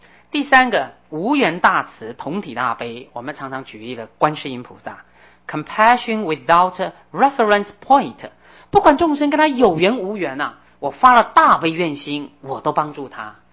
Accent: China; 以前我们中国人都会讲养儿要防老啊

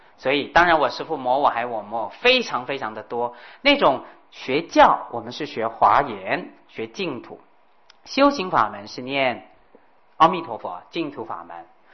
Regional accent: China; 我必须说这样，希望大家不要不高兴，因为我是中国人，我很高兴。

